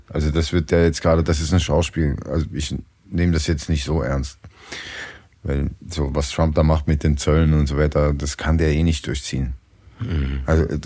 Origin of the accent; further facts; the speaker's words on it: Upper Austria, Austria; die sprechen halt einen Slang, den verstehe ich als Oberösterreicher auch nicht mehr.